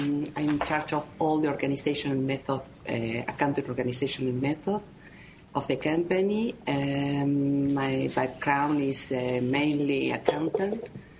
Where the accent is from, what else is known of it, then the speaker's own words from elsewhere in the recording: France; I'm from France.